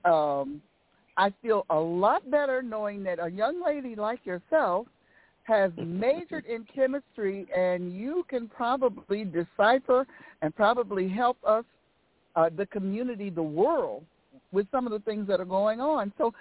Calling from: St. Louis, Missouri, United States; I'm calling from St. Louis, Missouri.

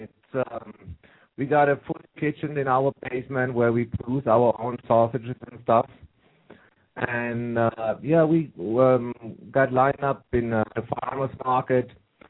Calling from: Edmonton, Alberta, Canada; Hi, this is … I'm calling from Canada.

